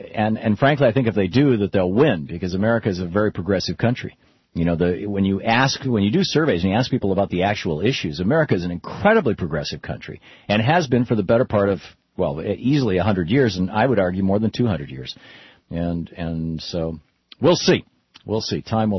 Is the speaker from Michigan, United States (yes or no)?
yes; Lansing, Michigan, United States; You know, I grew up in Lansing, Michigan. I mean, the Midwest is my home, and great to be going back there this week.